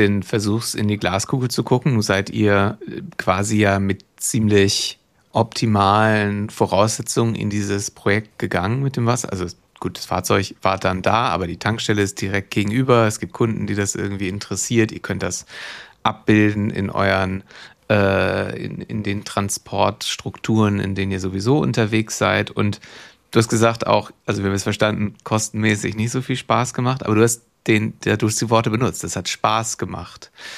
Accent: Kiel, Schleswig-Holstein, Germany; Als Kieler sage ich natürlich nicht im Herzen, sondern im Zentrum

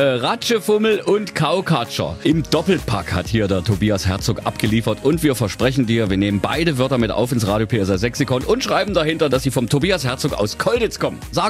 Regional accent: Saxony, Germany; accent: Saxon; Wir kümmern uns darum, dass unser schöner sächsischer Dialekt nicht ausstirbt.

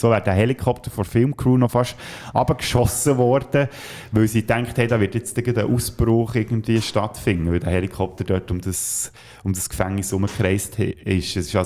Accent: Basel, Basel-Stadt, Switzerland; Ja, weißt du, bei uns in Basel sagt man ja einem kleinen Kind ein Buschi.

